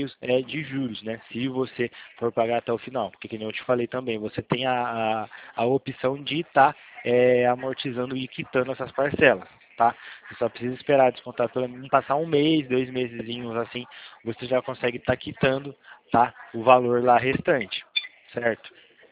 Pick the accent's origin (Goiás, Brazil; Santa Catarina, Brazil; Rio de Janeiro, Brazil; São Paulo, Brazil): São Paulo, Brazil; Eu sou aqui de São Paulo